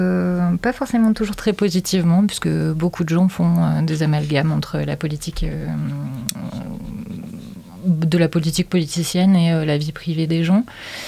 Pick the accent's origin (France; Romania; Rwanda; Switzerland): France; Montélimar, Auvergne-Rhône-Alpes; je suis née à Montélimar, à 30 km de Dieu. Et j'ai grandi dans une famille qui était ma maman est originaire d'ici depuis de nombreuses générations. J'ai grandi un petit peu moitié ici, moitié à Altan-des-Palus